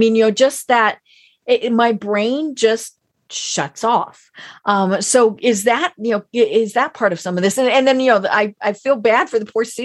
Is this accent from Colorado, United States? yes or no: yes; Colorado, United States; and I'm from Colorado, and so, you know, I'm very much nature.